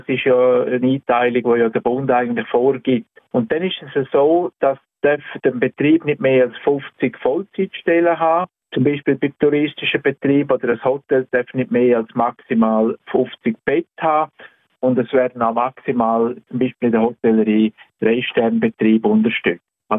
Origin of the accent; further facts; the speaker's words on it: Chur, Graubünden, Switzerland; Ich bin ja in Chur aufgewachsen und da in die Schule gegangen